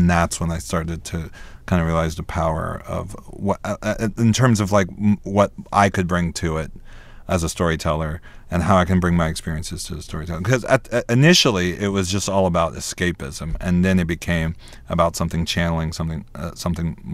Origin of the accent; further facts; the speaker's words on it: South Carolina, United States; All the details, my sister, my parents, and the way I grew up in South Carolina, all of that kind of fed into who Elliot became.